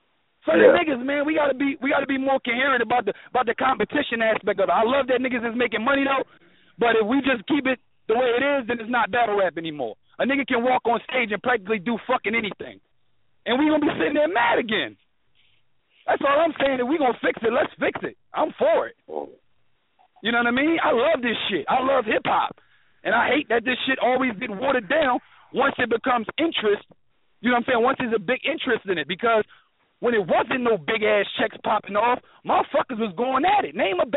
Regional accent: Philadelphia, Pennsylvania, United States; I'm from Philly. If you're not bar heavy, I don't fuck with you.

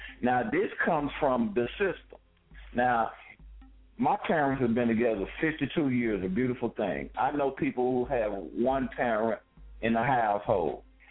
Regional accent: Dallas, Texas, United States; I'm from Dallas, raised in Highland Hills, from Oak Cliff to the southern sector of Dallas

